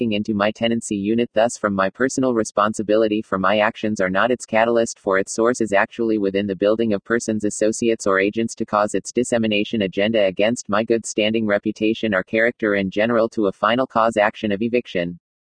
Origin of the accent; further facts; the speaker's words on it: San Bernardino, California, United States; born there